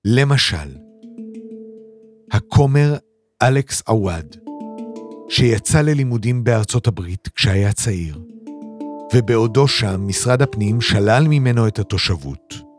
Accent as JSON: {"language": "Hebrew", "town": "Jerusalem", "region": "Jerusalem District", "country": "Israel", "tie": "born or raised there", "said": "שיש שכונות יהודיות במזרח העיר. אני בעצמי גדלתי באחת כזאת, גדלתי בגבעה הצרפתית."}